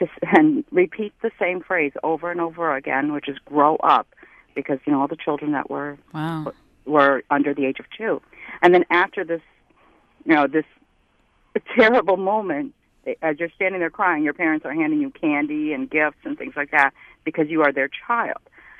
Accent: Croatia; now in Michigan, United States; I'm from Croatia, first of all.

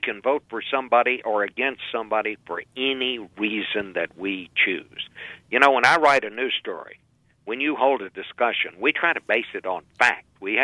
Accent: Texas, United States; you know, I come from Texas. I kind of like it when somebody who's not from the Northeast

